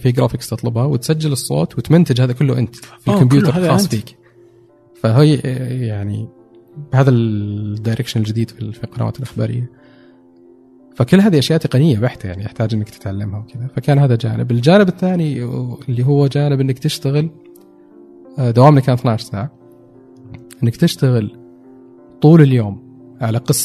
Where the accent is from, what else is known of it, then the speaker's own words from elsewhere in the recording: Saudi Arabia; طبعا ساهم فيها اني سعودي فقالوا هذا فاهم اكثر